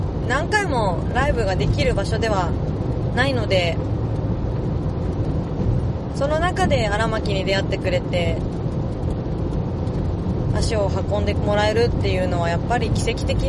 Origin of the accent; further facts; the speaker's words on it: Setagaya, Tokyo, Japan; 私の生まれ育った東京都世田谷区